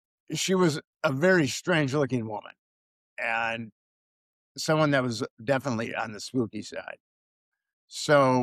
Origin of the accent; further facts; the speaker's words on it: Midwest, United States; I am American, born and raised in the Midwest, and I am a writer.